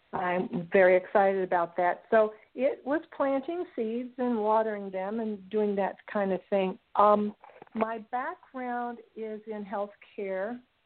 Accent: Michigan, United States; I am from Michigan

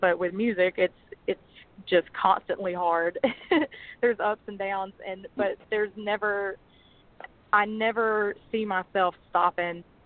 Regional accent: Franklin Creek, Mississippi, United States; I am from Franklin Creek, Mississippi.

